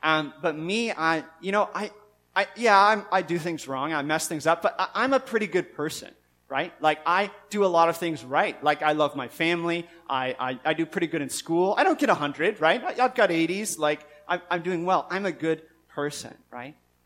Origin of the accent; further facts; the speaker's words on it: Newfoundland and Labrador, Canada; moved away; See, when we moved, I grew up in Newfoundland, and when we first moved away, it was hard for me.